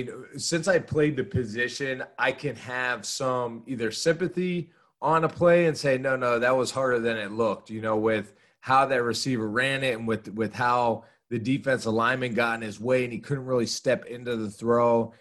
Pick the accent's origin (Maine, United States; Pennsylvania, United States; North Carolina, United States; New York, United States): Pennsylvania, United States; Pittsburgh; because I'm from Pittsburgh